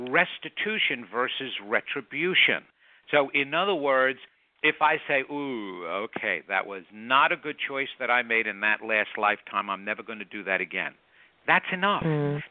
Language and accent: English; New York, United States; Now, I'm born and raised in New York.